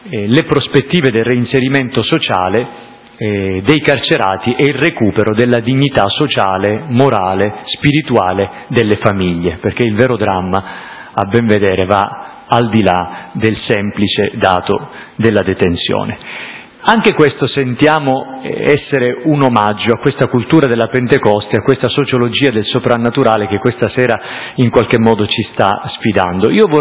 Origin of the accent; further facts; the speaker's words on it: Sicily, Italy; quindi lontano dalla terra di Sicilia, io in gran parte lontano dalla mia terra